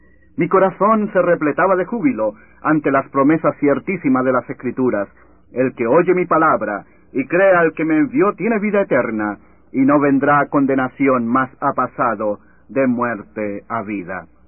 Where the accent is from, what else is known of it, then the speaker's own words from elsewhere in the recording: Valparaíso, Chile; Mi ciudad natal es Valparaíso, puerto principal de la República. Crecí y me eduqué en medio de un ambiente religioso.